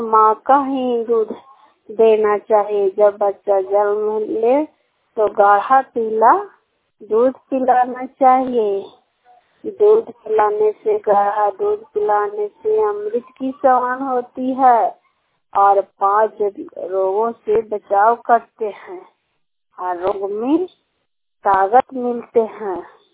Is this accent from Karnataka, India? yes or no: no; Sakri, Bihar, India; सक्री का निवासी, सक्री पंचायत से बोल रही हूँ, नालंदा जिला के रहने वाली हूँ।